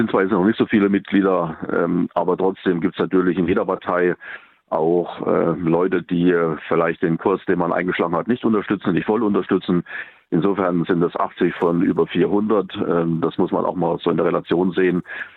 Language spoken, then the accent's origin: German; Thuringia, Germany; ich glaube, wir sind als Thüringer sowieso dafür bekannt